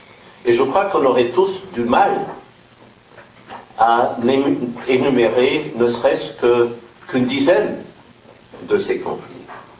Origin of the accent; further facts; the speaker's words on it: Austria; je me souviens que je viens du pays